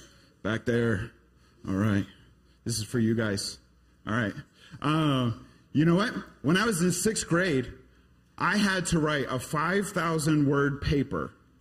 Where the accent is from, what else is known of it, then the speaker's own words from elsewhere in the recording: Connecticut, United States; You know, I went to Christian school. I grew up in Connecticut, went to Christian school. My dad was the principal, so I had to go.